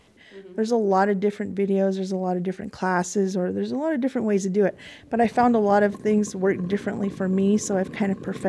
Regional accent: Fort Defiance, Arizona, United States; So I was born in Arizona, in Fort Defiance, Arizona, on a Navajo Reservation. But my mom's family is originally from Pruitt, New Mexico. I went to school in Arizona

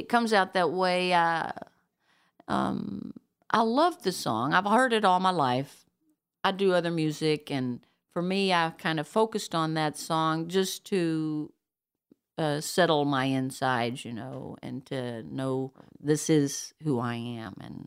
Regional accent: Asheville, North Carolina, United States; I'm from Asheville, North Carolina, the land of the sky.

